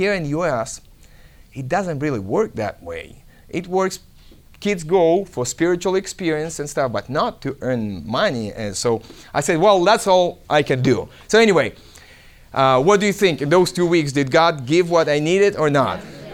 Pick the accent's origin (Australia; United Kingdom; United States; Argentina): Argentina; English is a second language; moved away; we didn't have money for those classes because we came from Argentina.